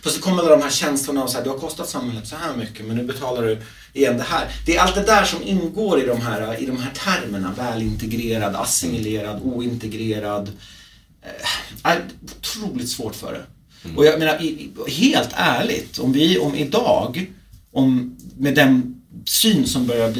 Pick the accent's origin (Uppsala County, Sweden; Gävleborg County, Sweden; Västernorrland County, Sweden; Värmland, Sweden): Uppsala County, Sweden; Uppsala; vi skulle ut från Stockholm och tillbaka till Uppsala där jag växte upp